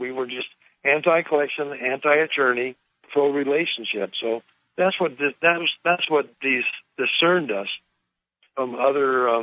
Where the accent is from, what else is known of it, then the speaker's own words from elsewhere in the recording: Medford, Oregon, United States; also born or lived in Oakland, California; Well, I grew up in – I was born in Oakland, California, the San Francisco Bay Area. And my family moved to Medford, Oregon. That's southern Oregon, in a small town. And I went through high school there.